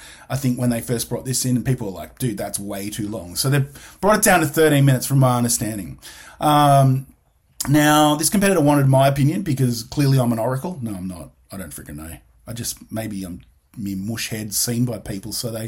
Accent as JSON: {"language": "English", "country": "Australia", "said": "I am Australian and can't pronounce that properly."}